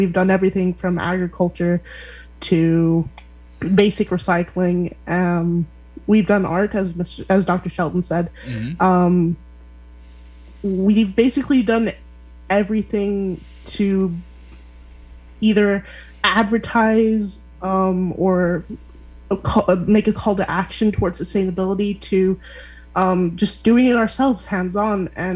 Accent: Bali, Indonesia; So, I'm originally from Bali, Indonesia.

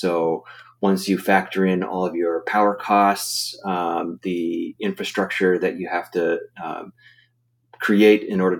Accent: Milwaukee, Wisconsin, United States; our in-person boot camp right here in Milwaukee, in my hometown, where we do 3 days, super intensive.

